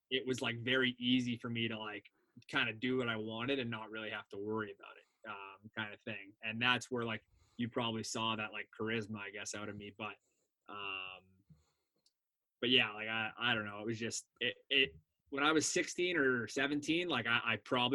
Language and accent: English; Windsor, Ontario, Canada; just because I'm from Windsor and I worked out here